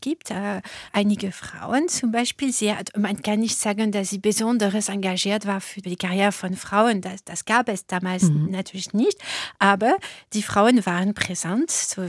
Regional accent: France; German is a second language; für mich als Französin, ja, die Laufbahn von der Familie aus Berlin nach Paris

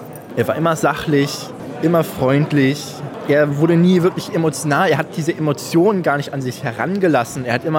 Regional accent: Dessau, Saxony-Anhalt, Germany; auch zum Beispiel in Dessau, wo ich herkomme.

